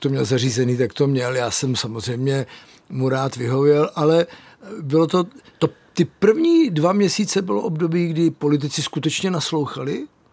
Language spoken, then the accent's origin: Czech; Prague, Czechia; 3 jsou z Tábora, jeden je ze Žďáru nad Sázavou, no z Přibyslavy a my 2 jsme z Prahy